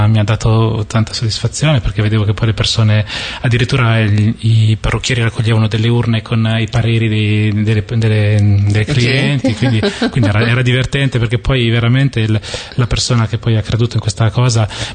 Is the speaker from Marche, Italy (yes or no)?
yes; Fano, Marche, Italy; also born or lived in Urbino / Bologna; now in Ancona, Italy; io sono nato a Urbino, cresciuto a Fano, ora abito ad Ancona, ho studiato a Bologna